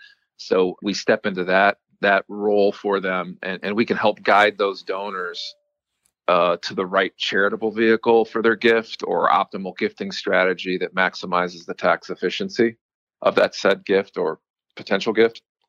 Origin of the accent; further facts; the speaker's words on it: Fort Wayne, Indiana, United States; So I grew up in Fort Wayne. I'm a native Hoosier.